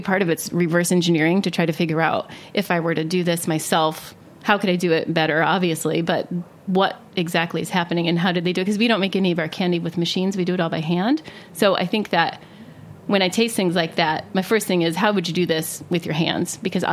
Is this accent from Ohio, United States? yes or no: yes; Ohio, United States; I grew up in Ohio and took a lot of road trips between Ohio and to various places in the South.